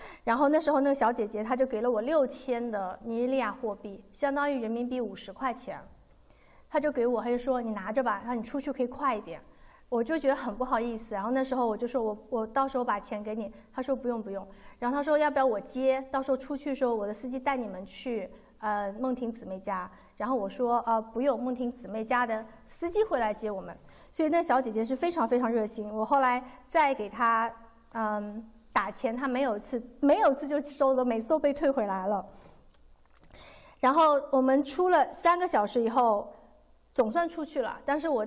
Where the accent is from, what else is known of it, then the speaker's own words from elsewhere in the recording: Hangzhou, Zhejiang, China; 他前脚回到杭州，我是杭州人，他回到杭州